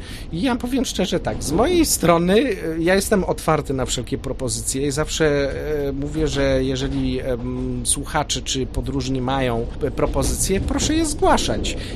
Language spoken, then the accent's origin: Polish; Opole, Opole Voivodeship, Poland; bo po pierwsze jako Opolanin te miejsca wszystkie, które mijam, są mi sercu bliskie z dzieciństwa i nie tylko.